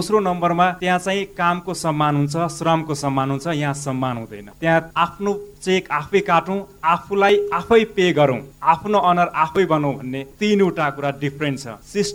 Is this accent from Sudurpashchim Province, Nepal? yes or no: yes; Baitadi, Sudurpashchim Province, Nepal; born there; now in Dodhara Chandani, Nepal; मेरो जन्मथलो Baitadi गृहगढा ward number 4, हाल बसाई दोद्रा चाँदनी नेपालको टापु क्षेत्र।